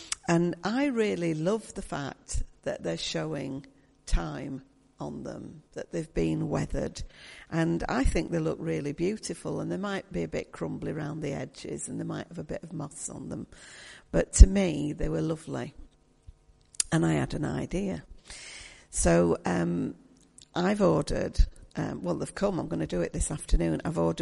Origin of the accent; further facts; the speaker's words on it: Yorkshire and the Humber, United Kingdom; So being a Yorkshire woman, I thought I'd save some shoe leather